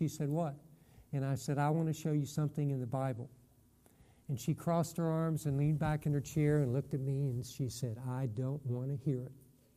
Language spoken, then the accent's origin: English; Charleston, West Virginia, United States; I grew up in Charleston, West Virginia, so I told her I'd come down